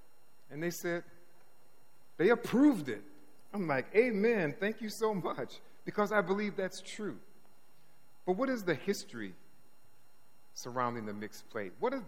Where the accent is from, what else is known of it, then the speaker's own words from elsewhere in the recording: Detroit, Michigan, United States; I'm from Detroit, and you know, we have a certain way of doing things with our food.